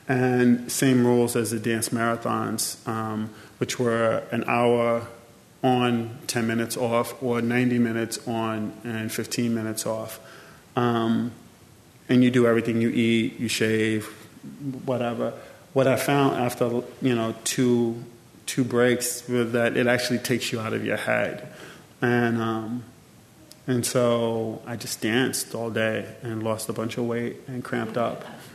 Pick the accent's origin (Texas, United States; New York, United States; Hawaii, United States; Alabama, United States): New York, United States; Brooklyn; And growing up in Bed-Stuy, there was a lot of forces that were working against me.